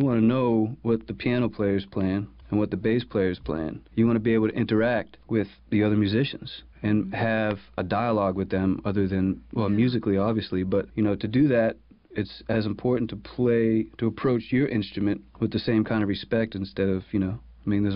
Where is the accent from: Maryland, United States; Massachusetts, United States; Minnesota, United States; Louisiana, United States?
Massachusetts, United States; I grew up sort of outside of Boston, and there was a lot of good drummers and drum teachers in the area.